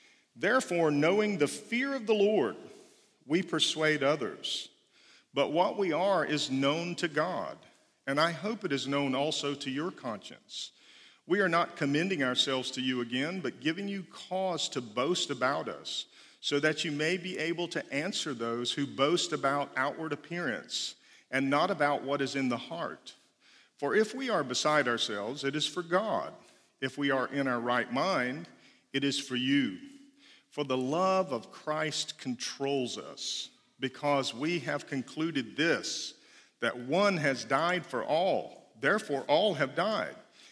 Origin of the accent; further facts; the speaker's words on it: the South, United States; So you is you, and you, as we say down south, is y'all. Okay, I'm from the South.